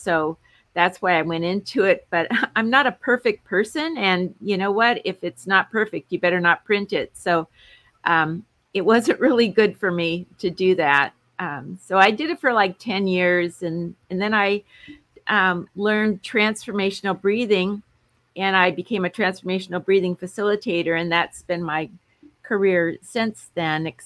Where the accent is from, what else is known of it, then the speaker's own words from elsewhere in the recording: San Diego, California, United States; Well, I was born here in San Diego, California, USA, and I've been here all my life.